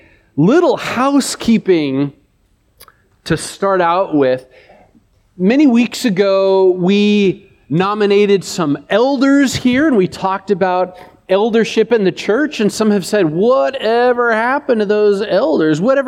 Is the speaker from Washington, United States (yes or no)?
yes; Washington, United States; And I said, well, we're from Washington, which may not be that much better